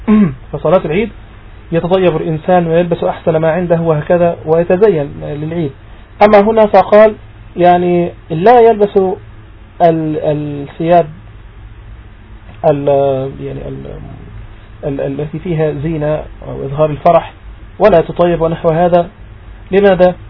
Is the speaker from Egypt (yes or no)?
yes; Egypt; مشهور عندنا في مصر نقول أنا لبست البدلة